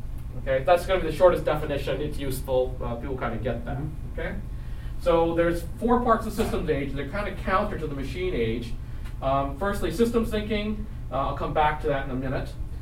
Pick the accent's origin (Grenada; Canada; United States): Canada; I hate to say as a Canadian, sometimes understanding American politics